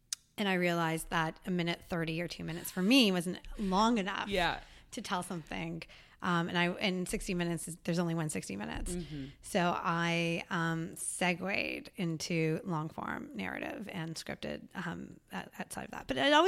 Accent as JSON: {"language": "English", "country": "Canada", "said": "I am Canadian."}